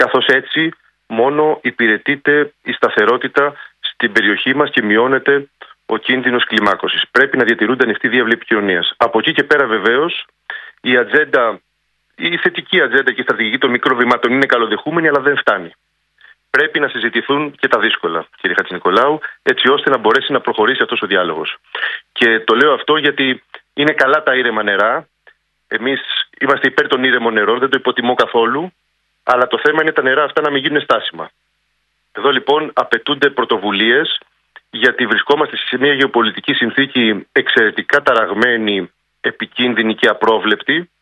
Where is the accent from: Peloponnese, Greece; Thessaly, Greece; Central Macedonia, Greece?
Peloponnese, Greece; Kalamata; στην ιδιαίτερη πατρίδα μου, στην Καλαμάτα